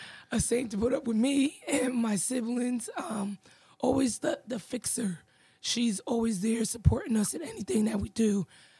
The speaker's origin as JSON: {"language": "English", "town": "New Haven", "region": "Connecticut", "country": "United States", "tie": "born or raised there", "said": "Born and raised in New Haven. I have my mom and dad were from North Carolina, but migrated here 50 plus years ago."}